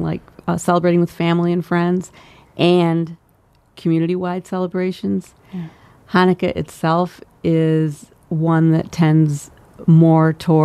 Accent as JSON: {"language": "English", "town": "Buffalo", "region": "New York", "country": "United States", "tie": "born or raised there", "said": "I grew up in Buffalo, New York, and it was the same thing there, and it's the same thing in most cities."}